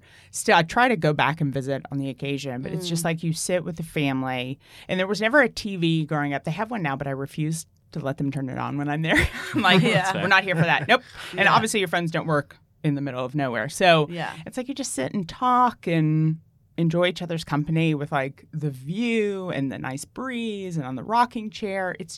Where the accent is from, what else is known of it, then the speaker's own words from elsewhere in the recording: Tennessee, United States; So I'm from Tennessee.